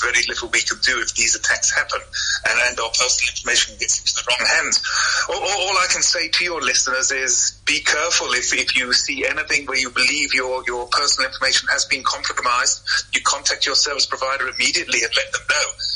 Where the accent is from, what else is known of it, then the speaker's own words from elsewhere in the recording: South Africa; So it is something I believe as South African, every South African needs to keep an eye on this developing story going forward, sir.